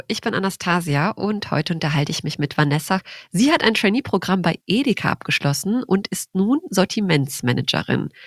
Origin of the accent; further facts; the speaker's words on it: Osnabrück, Lower Saxony, Germany; Okay, erstmal Osnabrück. Ich komme aus Osnabrück.